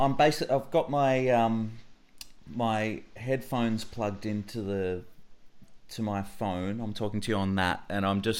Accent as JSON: {"language": "English", "town": "Melbourne", "region": "Victoria", "country": "Australia", "tie": "born or raised there", "said": "I'm in my hometown of Melbourne"}